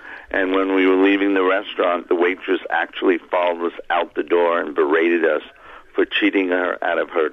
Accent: New York City, New York, United States; I'm originally from New York City. I went back to visit and met with a friend

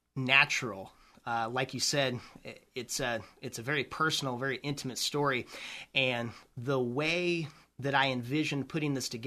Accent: Midwest, United States; with growing up in the Midwest and everything, it's not something that everybody can do.

